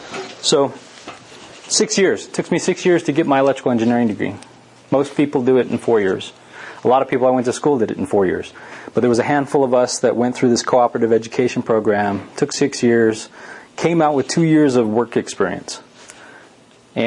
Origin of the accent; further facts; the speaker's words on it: Laguna Pueblo, New Mexico, United States; I grew up in Laguna Pueblo. I went to the elementary school out there. Not long after elementary school, I went to school here in Albuquerque.